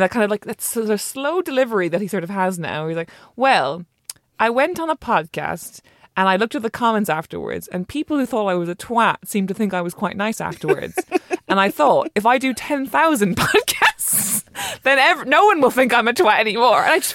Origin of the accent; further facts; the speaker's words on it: Ireland; because I'm Irish